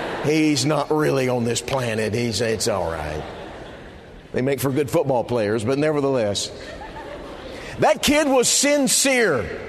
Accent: Texas, United States; I grew up in Texas, and I live there in Texas now, and I always have a check in my spirit wherever I say I live.

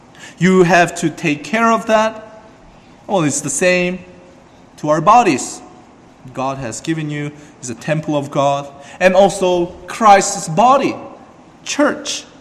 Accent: South Korea; You know, I'm not proud to say this, but in the ancient days, my home country in South Korea, or China and Korea, you know, the Chinese or Korean men, they did not cut their hairs.

